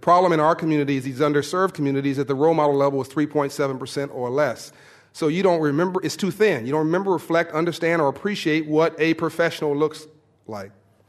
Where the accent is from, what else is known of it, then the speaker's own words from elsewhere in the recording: Compton, California, United States; I grew up in Compton, California, in South Central LA. If I could do it, you could do it.